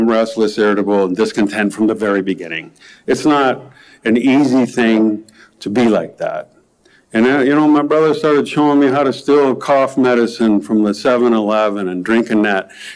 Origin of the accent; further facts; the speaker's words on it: Palo Alto, California, United States; So a little background, as a kid growing up in the Palo Alto area, very nervous kid, right?